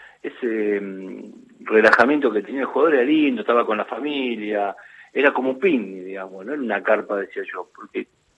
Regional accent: Ciudadela, Buenos Aires Province, Argentina; la estamos remando en el barrio de donde soy yo, de Ciudadela.

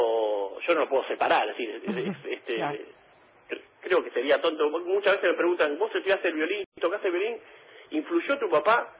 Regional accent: Lomas de Zamora, Buenos Aires Province, Argentina; born there; also born or lived in Adrogué; nosotros vivíamos en Adrogué, yo nací en Loma de Zamora

